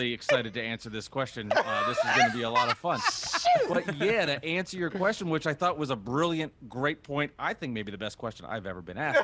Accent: New Jersey, United States; growing up in New Jersey, Alex alluded to it.

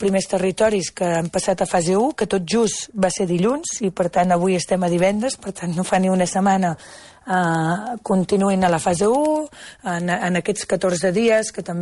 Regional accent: Catalonia, Spain; No és el mateix l'Alt Penedès, que s'assembla molt més a l'Anoia, la meva comarca

